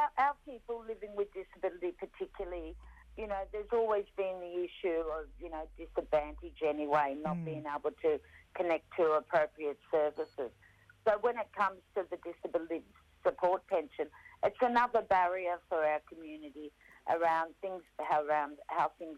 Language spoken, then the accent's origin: English; New South Wales, Australia; as you said. I come from … up on the north coast of New South Wales, so that's Gambangia country.